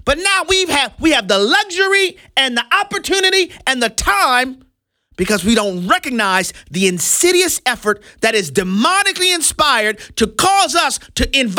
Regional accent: New Orleans, Louisiana, United States; in my hometown of New Orleans, Louisiana, there has never been anything but Democrat politicians.

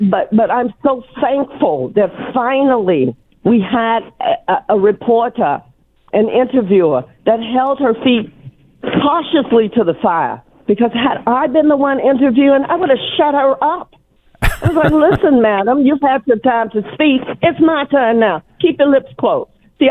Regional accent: Chicago, Illinois, United States; now in Georgia, United States; Originally, I'm from Chicago.

